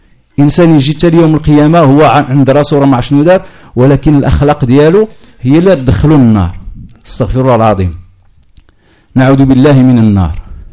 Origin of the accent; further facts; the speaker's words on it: Morocco; انا جيت الحمد لله من المغرب في سبيل الله باش نتلاقى مع هذه الوجوه الطيبه